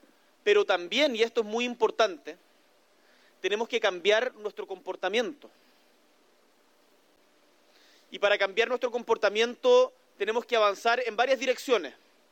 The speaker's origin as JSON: {"language": "Spanish", "town": "Punta Arenas", "region": "Magallanes", "country": "Chile", "said": "yo soy del sur, de Punta Arenas, de la región de Magallanes"}